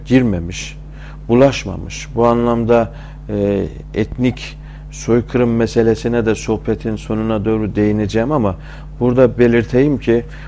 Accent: Rize, Turkey; Efendim ben Rizeliyim. 1969 doğumluyum.

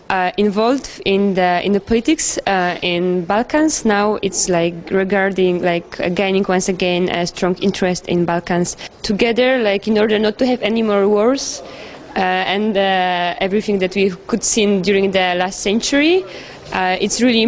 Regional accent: Poland; English is a second language; now in Belgrade, Serbia; I'm from Poland, and now I work in Belgrade Center for Security Police in Belgrade.

